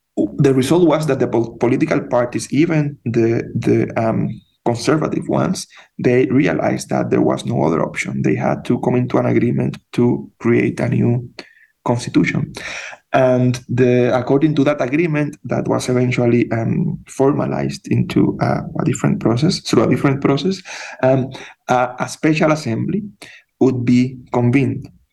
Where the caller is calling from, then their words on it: Santiago, Santiago Metropolitan Region, Chile; Yes, well, that's people in Chile, and right now I am talking from Santiago, they are still wondering precisely about that.